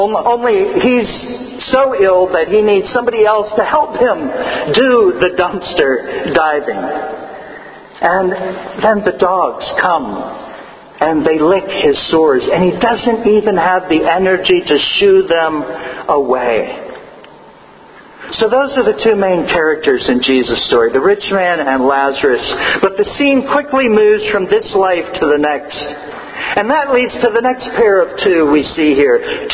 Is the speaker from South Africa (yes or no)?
no; California, United States; Personally, since I'm from Southern California, I kind of like to picture this rich man as living in Beverly Hills.